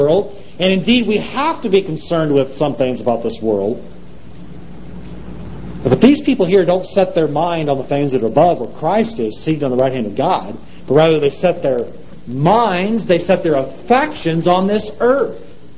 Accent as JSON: {"language": "English", "country": "United States", "said": "I, as an American, at this present time, standing on American soil, am in a foreign nation."}